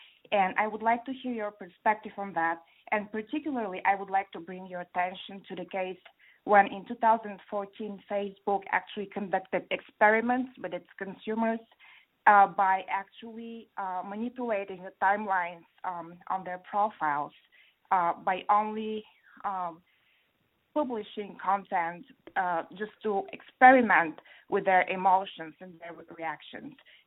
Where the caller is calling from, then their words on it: Chicago, Illinois, United States; I'm from Chicago, and I have the following question.